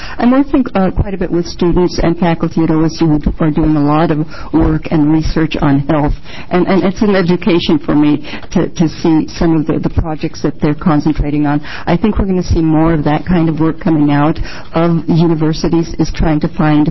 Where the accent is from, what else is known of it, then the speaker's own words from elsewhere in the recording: New Mexico, United States; now in Oregon, United States; I came to Oregon 9 years ago. I'm originally from New Mexico. My ancestors settled there in 1598, so picking up those roots was really quite a thing.